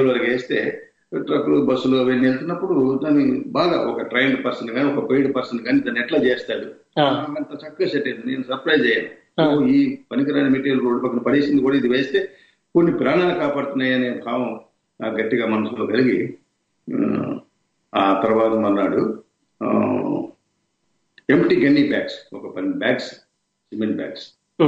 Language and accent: Telugu; Errapudi, Andhra Pradesh, India; మాది పశ్చిమ గోదావరి జిల్లా ఎర్రపూడి దేవరపల్లి మండలం. మాది సామాన్య వ్యవసాయ కుటుంబం.